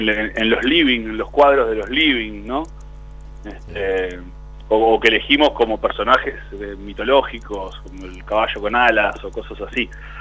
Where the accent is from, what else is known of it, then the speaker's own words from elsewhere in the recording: Uruguay; Pero uruguayos que somos tan pocos, y hay tantos en el exterior